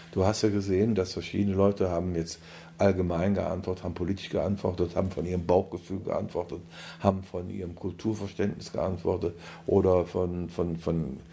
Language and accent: German; Eifel, Germany; born there; also born or lived in Cologne / Netherlands; Mein Eifelgefühl ist erstmal, es ist meine Heimat. Ich bin gebürtiger Eifler. Ich habe 30 Jahre in Köln gelebt. Ich habe auch in Holland gelebt, war viel im Ausland gewesen.